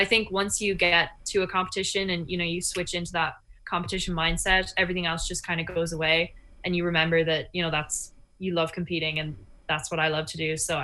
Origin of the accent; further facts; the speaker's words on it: Ireland; now in United States; When I came home from the Olympics, I had a very fast turnaround. I only had 4 days here in Ireland, and then I went back to America.